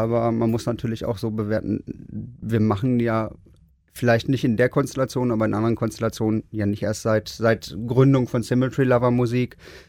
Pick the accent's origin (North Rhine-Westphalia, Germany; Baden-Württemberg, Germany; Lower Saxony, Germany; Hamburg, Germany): North Rhine-Westphalia, Germany; Dortmund; ich bin halt gebürtiger Dortmunder und bin damit halt aufgewachsen, von Jugendlichalter an.